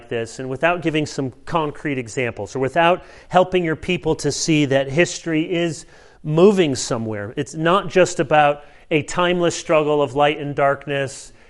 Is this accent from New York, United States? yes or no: no; Chicago, Illinois, United States; born there; I'm a Bears fan. I was born in Chicago. So 85 Bears, we're still holding on to that.